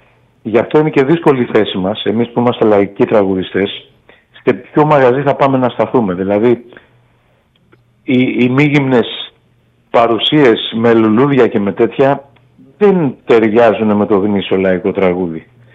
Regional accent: Kefalonia, Ionian Islands, Greece; Αν και είμαι Κεφαλονίτης, εγώ αισθάνομαι βαθύτατα Έλληνας

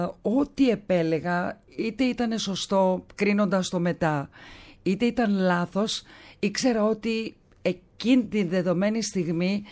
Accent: Cyprus; και την Κύπρο», που είναι η πατρίδα μου

